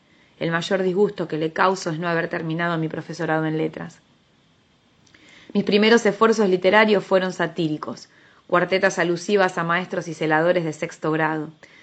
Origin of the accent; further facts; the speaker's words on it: Choele Choel, Río Negro, Argentina; born there; Nací en Choel Echoel, que quiere decir corazón de palo.